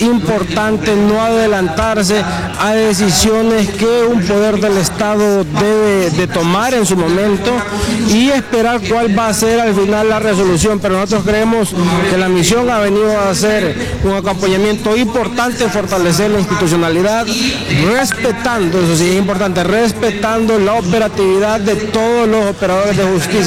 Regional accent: Honduras; nosotros como hondureños tenemos que respetar y apoyar el trabajo de los operadores de justicia de Honduras

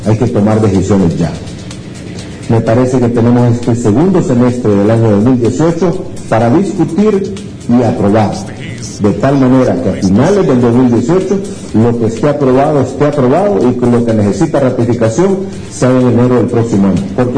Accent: Honduras; al final somos los hondureños los que tenemos que adoptar esas decisiones.

